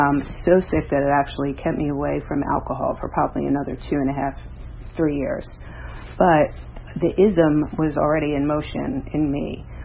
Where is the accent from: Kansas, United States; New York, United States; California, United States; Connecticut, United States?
New York, United States; I grew up in New York. I had my first drink 5 days before my 12th birthday.